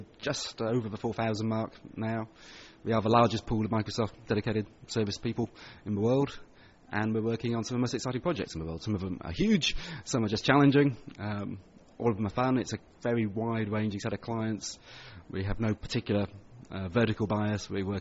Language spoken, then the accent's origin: English; Manchester, North West England, United Kingdom; moved away as an adult; I'm Chief Technology Officer at Avanade in the UK. I'm from Manchester in the UK originally. I lived in the south for many years now.